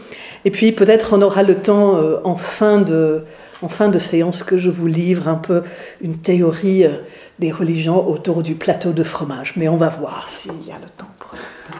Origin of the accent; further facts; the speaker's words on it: England, United Kingdom; accent: English; French is a second language; moved away as an adult; now in France; Vous entendez, j'ai un petit accent. Il est parfois très anglais, il est parfois un peu suisse aussi. Je suis en France depuis 25 ans. Je suis pasteur aussi. J'étais ordonnée en septembre 2011 et je suis arrivée en France en octobre. Je suis d'origine anglaise.